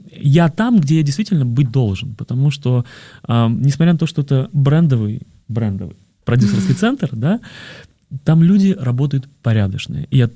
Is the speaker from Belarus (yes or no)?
yes; Belarus; now in Moscow, Russia; я из Беларуси родом, да, то есть там как-то все более очень, ну, как сдержанно, культурно и нравственно